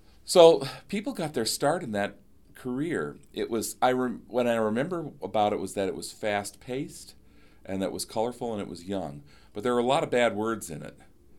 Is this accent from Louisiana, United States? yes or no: no; Dubuque, Iowa, United States; I was born back in 1955, so I lived in the 60s, but I was born and raised in Dubuque, Iowa, which is in eastern Iowa, and they always said that everything hit Dubuque 10 years later.